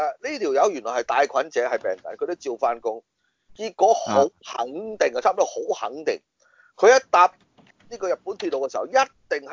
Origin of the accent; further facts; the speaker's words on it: Hong Kong; 我哋香港咧，我最擔心嚟緊呢幾個月咧。